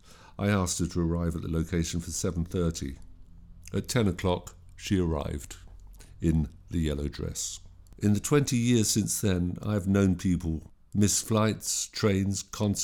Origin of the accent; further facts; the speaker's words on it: England, United Kingdom; As an English musician, I could always somehow get onto the guest list to see the bands I wanted when they played in the city.